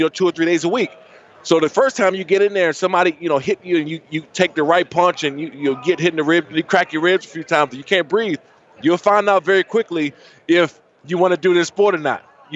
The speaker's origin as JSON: {"language": "English", "town": "San Diego", "region": "California", "country": "United States", "tie": "born or raised there", "said": "Also, March 21st we're back in my hometown of San Diego, down at Sequan Casino, March 21st."}